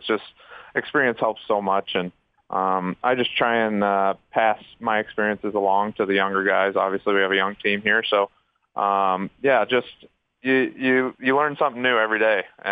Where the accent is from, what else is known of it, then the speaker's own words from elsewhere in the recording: Oklahoma, United States; but obviously a lot different because I'm from Oklahoma.